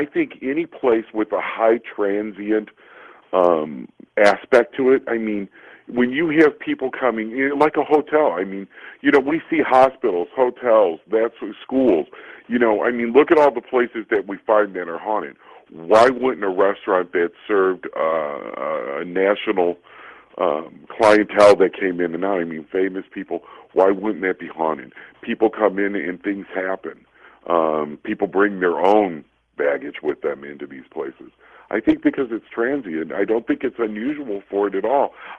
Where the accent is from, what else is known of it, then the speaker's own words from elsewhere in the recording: Washington, Missouri, United States; And since I grew up partially in Washington, Missouri, that's how it happened.